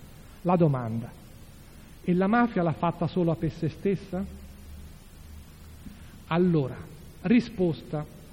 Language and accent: Italian; Florence, Tuscany, Italy; Quindi è chiaro che noi, come fiorentini